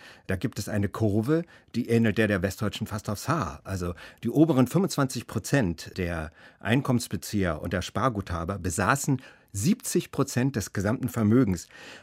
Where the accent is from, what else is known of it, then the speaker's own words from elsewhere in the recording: Berlin, Germany; wie man als Berliner sagt.